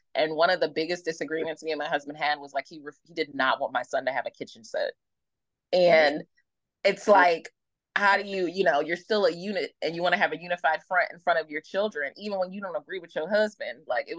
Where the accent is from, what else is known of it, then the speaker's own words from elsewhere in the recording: Philadelphia, Pennsylvania, United States; I am from Philly, so I'm a very North Philly person.